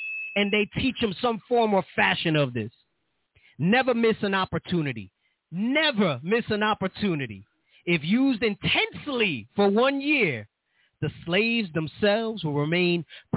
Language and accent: English; New York, United States; So I always say this, that in New York, our schisms with Northern and Southern Kingdom have nothing to do with race.